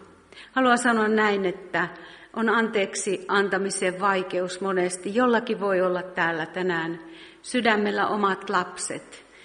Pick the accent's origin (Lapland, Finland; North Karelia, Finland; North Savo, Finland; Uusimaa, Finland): North Karelia, Finland; Joensuu; kävimme Joensuussa. Siellä aina kun käymme, olen sieltä kotoisin